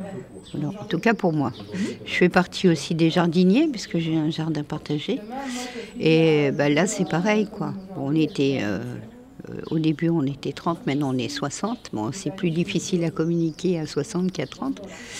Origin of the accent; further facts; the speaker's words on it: Échirolles, Auvergne-Rhône-Alpes, France; Moi, je viens d'Échirolles